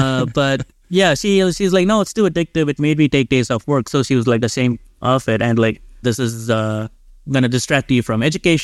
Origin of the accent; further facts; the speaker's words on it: India; But growing up in India, it is the game.